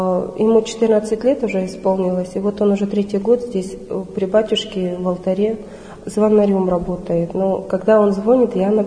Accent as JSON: {"language": "Russian", "country": "Kazakhstan", "moved": "yes", "said": "Я приехала сюда, приехала из Казахстана."}